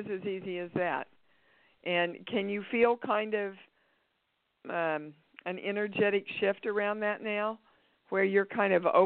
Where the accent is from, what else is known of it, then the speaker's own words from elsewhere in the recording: Kansas, United States; See, we don't have them in California, but I grew up with them in Kansas.